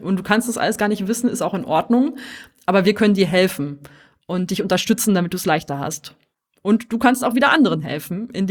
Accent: Rheda-Wiedenbrück, North Rhine-Westphalia, Germany; Ja, ich komme ursprünglich aus Ostwestfalen, aus einer Kleinstadt namens Riederwiedenbrück

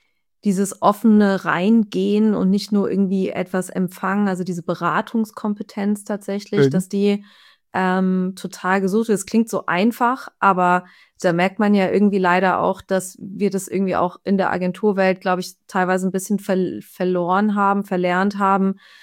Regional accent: Frankfurt, Hesse, Germany; der Ruf eilt uns ein bisschen voraus als Frankfurter

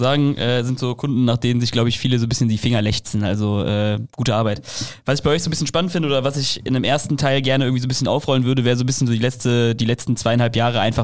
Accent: Leverkusen, North Rhine-Westphalia, Germany; Für mich zählt das als Köln zu sagen. Ich komme ja eigentlich aus Leverkusen sozusagen.

